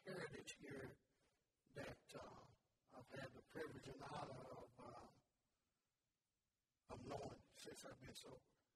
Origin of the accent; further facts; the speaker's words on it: Chickasha, Oklahoma, United States; I'm from Chickasha, Oklahoma, everyone.